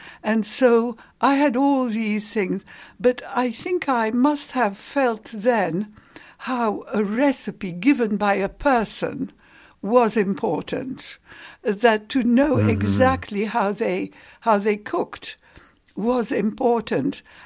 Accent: England, United Kingdom; And so I'm an English food writer, and I've come to research your cuisine.

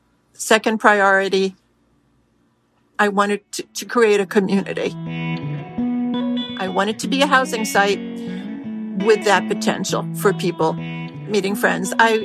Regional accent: New York City, New York, United States; I grew up in the Bronx, middle class neighborhood

